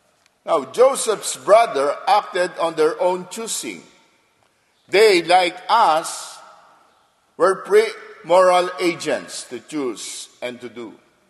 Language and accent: English; Philippines; now in Australia; Now, I'm not a Chinese. I'm a Filipino. I'm a Filipino missionary here in Australia. I came here in 1997.